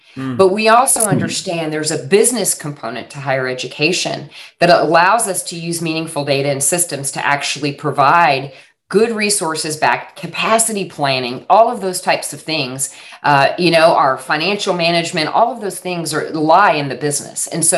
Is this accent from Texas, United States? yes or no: yes; Texas, United States; I did not know that. And I'm from Texas.